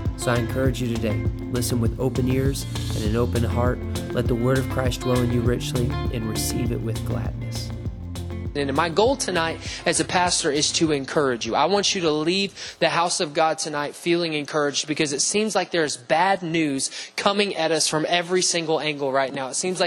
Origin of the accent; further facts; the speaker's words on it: Alabama, United States; I grew up in Alabama, and so, you know, we heard sirens, you know, every April the tornado sirens were going to go off